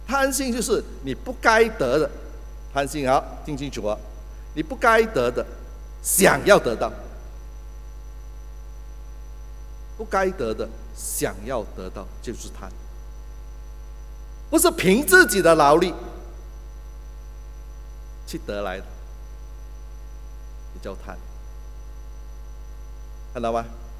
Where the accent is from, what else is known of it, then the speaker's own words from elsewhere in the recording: Malaysia; 一些弟兄姐妹知道我是从马来西亚来的哈，我们也是四维啊，我们四维的。